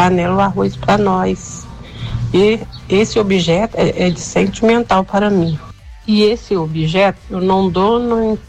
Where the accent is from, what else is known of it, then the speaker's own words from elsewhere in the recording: Itajubá, Minas Gerais, Brazil; sou de Itajubá.